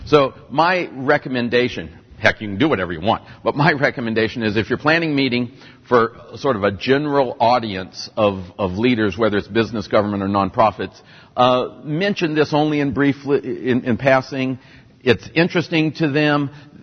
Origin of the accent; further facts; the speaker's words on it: Portland, Oregon, United States; I'm from Portland, Oregon.